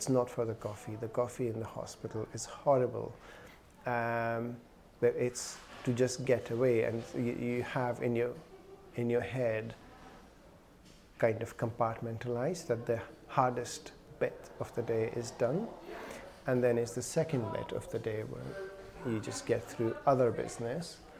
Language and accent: English; Pakistan; now in Scotland, United Kingdom; So I'm originally from Pakistan, and I came to Scotland about 19 years ago.